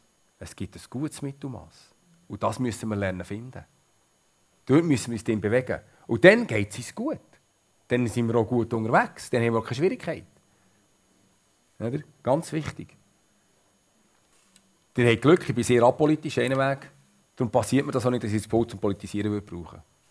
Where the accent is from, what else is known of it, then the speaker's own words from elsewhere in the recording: Switzerland; wir haben es als Schweizer nicht ganz am richtigen Ort